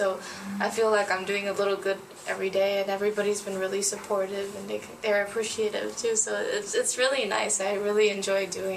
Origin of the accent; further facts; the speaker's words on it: Florida, United States; now in Minnesota, United States; Everybody asks me how I got here because I'm from Florida. I'm in Minnesota now.